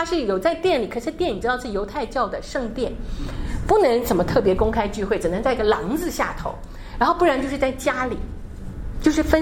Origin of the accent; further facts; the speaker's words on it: Taiwan; 我们包含我们从我从台湾来的